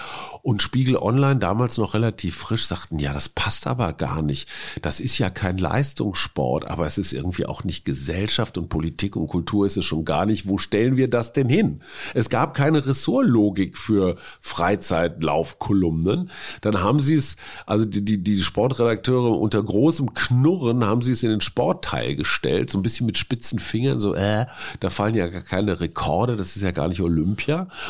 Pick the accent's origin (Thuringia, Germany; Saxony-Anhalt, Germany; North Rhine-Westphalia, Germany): North Rhine-Westphalia, Germany; Münster; Ich komme aus Münster und war nie besonders sportlich.